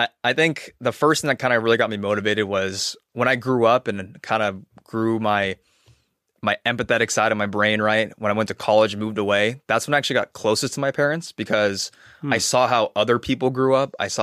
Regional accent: California, United States; also born or lived in Seoul, South Korea; And then my dad, when he retired from the army, decided to move us to California, a small town in the East Bay. Clayton, California.

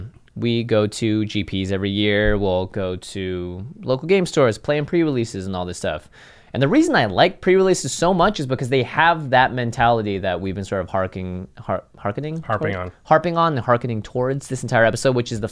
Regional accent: Seattle, Washington, United States; I grew up in Seattle. I know about inclement weather.

